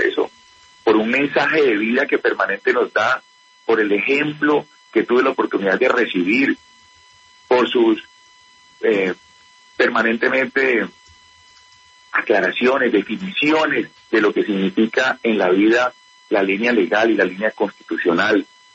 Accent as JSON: {"language": "Spanish", "country": "Colombia", "said": "como colombiano"}